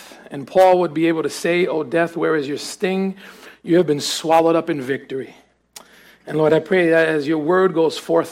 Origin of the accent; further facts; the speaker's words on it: Bronx, New York, United States; But I'm from the Bronx.